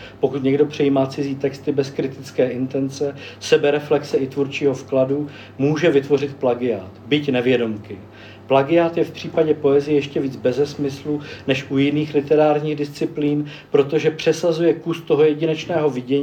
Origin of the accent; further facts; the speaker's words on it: Moravia, Czechia; jakože já jsem z Moravy, tak se mi to tam neustále vkládá